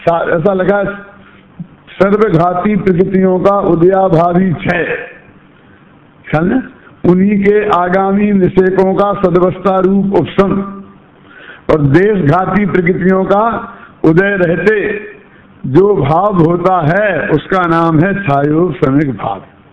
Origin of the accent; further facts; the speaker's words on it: India; मैं हिंदुस्तान से